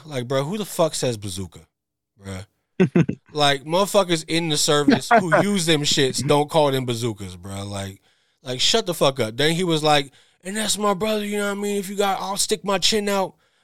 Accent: California, United States; I'm from the Bay.

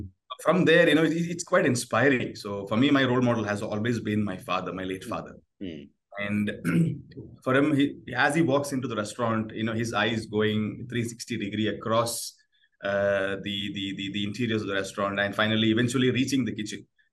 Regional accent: Bangalore, Karnataka, India; born in Kerala, we are originally Keralites. Mm-hmm. I was born and brought up in Bangalore.

